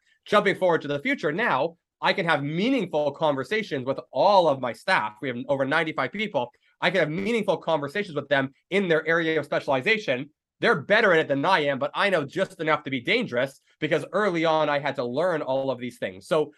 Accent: Canada; That's my home country. That's my backyard.

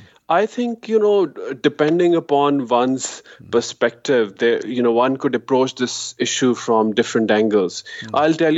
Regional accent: Muzaffarabad, Azad Kashmir, Pakistan; So I originally hail from the Azad Jammu and Kashmir. I was born and raised in Muzaffarabad.

